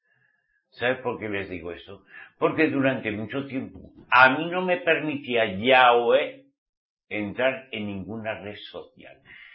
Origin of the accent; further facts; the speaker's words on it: Spain; ¿De dónde eres? De España.